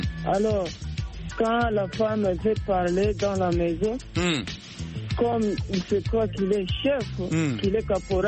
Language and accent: French; Goma, North Kivu, DR Congo; Pour moi, chez nous à Goma, j'ai constaté que l'inégalité, surtout l'inégalité sociale.